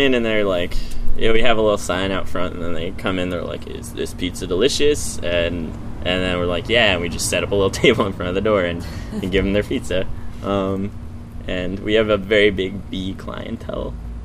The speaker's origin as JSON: {"language": "English", "region": "New York", "country": "United States", "said": "it's like we're both from New York"}